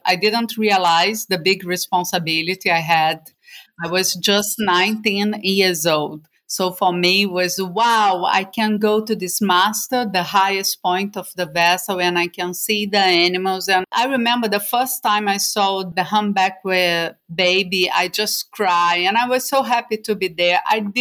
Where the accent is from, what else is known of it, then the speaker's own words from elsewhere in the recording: Rio de Janeiro, Brazil; moved away as an adult; now in Norway; I live in Norway, in a small island with only 10,000 people. So it's very different from where I'm from, Rio de Janeiro, big city in Brazil.